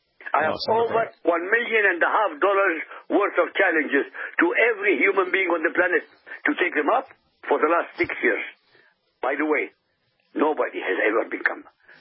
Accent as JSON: {"language": "English", "country": "Iraq", "tie": "born or raised there", "second_language": "English", "moved": "as an adult", "said": "I grew up in Iraq."}